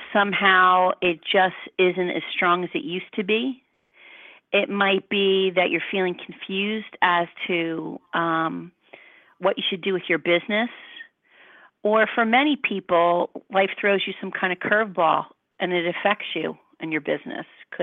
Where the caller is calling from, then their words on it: New Jersey, United States; I am calling from the Jersey Shore.